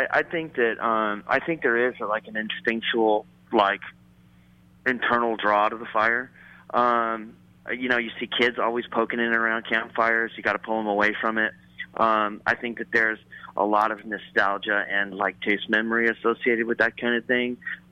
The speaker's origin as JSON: {"language": "English", "region": "California", "country": "United States", "tie": "born or raised there", "also_born_or_lived": "Florida / New York", "lives_now": "Texas, United States", "said": "I'm here in Texas. You know, I grew up in California and Florida and lived in New York for a little while, and long story short, I'm not this like native Texas guy."}